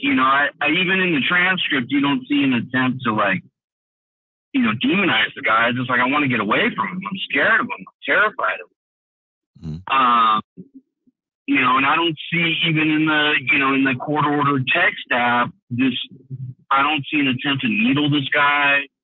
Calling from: San Jose, California, United States; Bay Planner, San Jose, California.

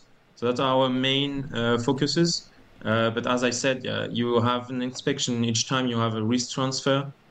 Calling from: Marseille, Provence-Alpes-Côte d'Azur, France; So I'm just calling you from Marseille, France.

